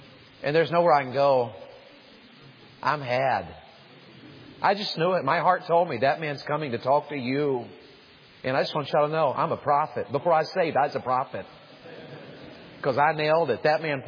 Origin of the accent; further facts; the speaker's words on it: Tennessee, United States; and I was from Tennessee, and Tennessee's different than living in the north, y'all know.